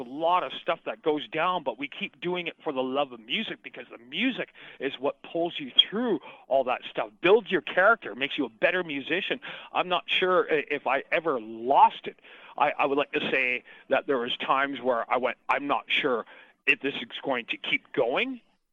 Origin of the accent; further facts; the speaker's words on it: Canada; And so me being Canadian